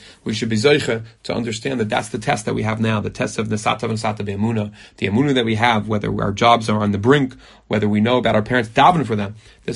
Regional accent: Israel; English is a second language; I don't have such great grammar. I don't have such... I'm from Israel. I'm not so good.

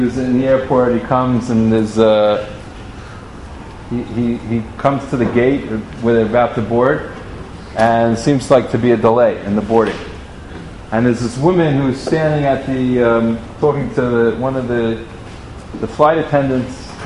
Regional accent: New York, United States; I'm a New Yorker. Just move on, right?

